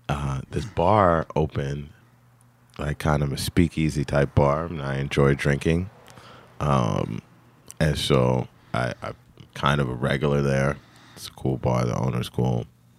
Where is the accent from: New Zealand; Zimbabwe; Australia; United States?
Zimbabwe; And growing up in Zimbabwe, when we did, there was a civil war going on and all sorts of things were happening.